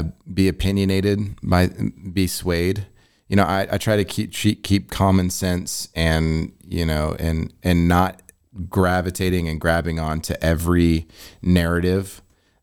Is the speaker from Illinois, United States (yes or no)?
yes; Illinois, United States; I'm from Illinois, which I mean, it is by far one of the most corrupt states in the nation.